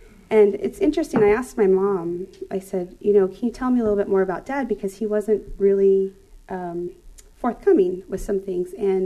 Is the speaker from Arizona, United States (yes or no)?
yes; Arizona, United States; I grew up in Arizona. Well, at least that's where I was born.